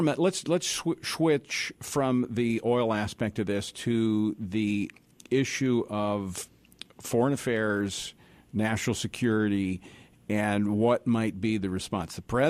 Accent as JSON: {"language": "English", "region": "Louisiana", "country": "United States", "tie": "born or raised there", "said": "the oil reserves, which are in my home state of Louisiana and in Texas"}